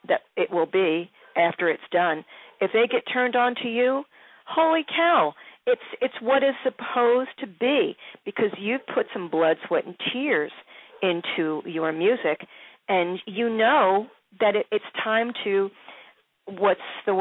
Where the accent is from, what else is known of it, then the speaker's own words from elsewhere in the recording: Philadelphia, Pennsylvania, United States; now in Baltimore, United States; Gosh, Detroit is so much like Philly. That's my hometown, and I'm living in Baltimore now.